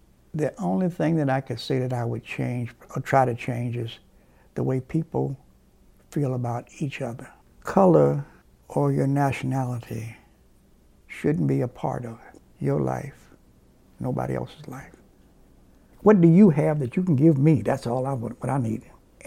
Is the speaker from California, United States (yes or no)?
no; Gary, Indiana, United States; I grew up right here in Gary. I was born here in 1938.